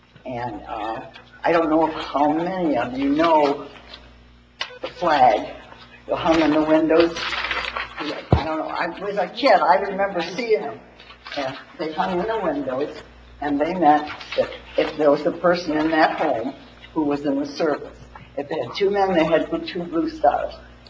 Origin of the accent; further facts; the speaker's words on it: Temperance, Michigan, United States; We have three in White House, three in Sylvania. I'm from Temperance.